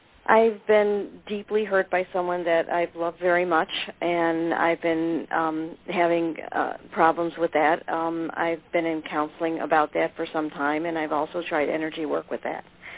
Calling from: Rainbow Lake, New York, United States; I'm from Rainbow Lake, New York.

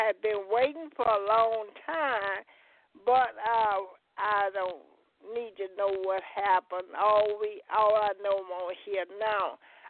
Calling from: Huntsville, Alabama, United States; calling from Huntsville, Alabama.

